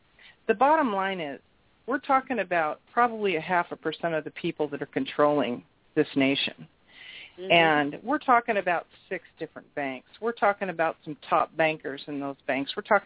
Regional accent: Stanwood, Washington, United States; I'm from Stanwood, Washington

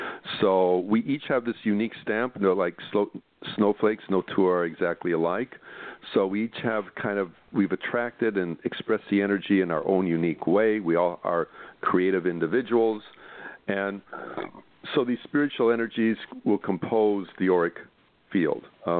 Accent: Chicago, Illinois, United States; You know, I grew up in Chicago, and it got cold there, and you wore some pretty dark colors

